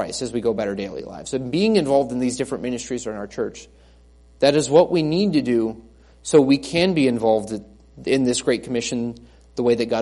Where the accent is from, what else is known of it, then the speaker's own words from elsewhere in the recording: Rootstown, Ohio, United States; also born or lived in Stow, Ohio; where I grew up in Akron, Ohio area, in Rootstown, Ohio, in Stowe, Ohio